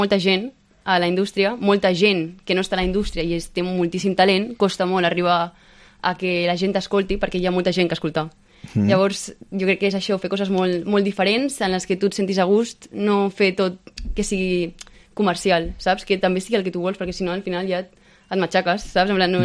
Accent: Ethiopia; vaig poder anar a Gàmbia, a Etiòpia, que és d'on jo soc.

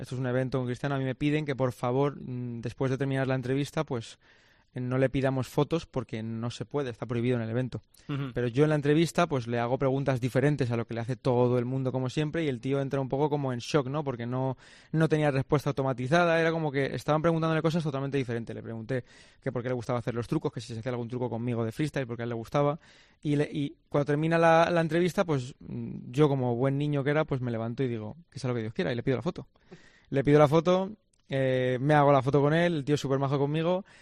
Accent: Spain; yo soy español y yo quiero que gane España.

